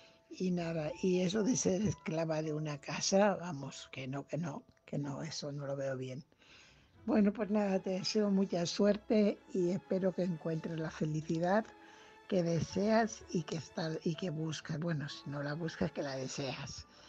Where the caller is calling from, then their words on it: Fuenlabrada, Community of Madrid, Spain; corresponsal de Fuenlabrada.